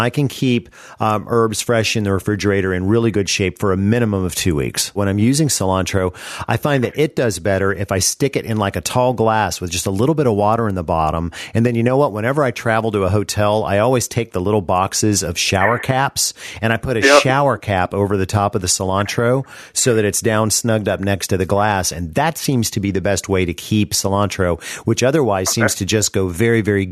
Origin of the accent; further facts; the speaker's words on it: the South, United States; because I'm a Southerner and I drink bourbon.